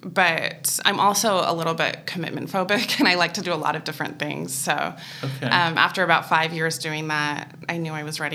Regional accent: Olympia, Washington, United States; also born or lived in New Hampshire; I grew up in Olympia, Washington.

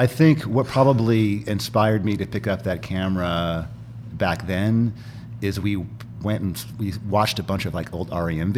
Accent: Minnesota, United States; now in Portland, United States; And I'm like, oh yeah, I'm from Minnesota, which is not really, I'm not really from anywhere.

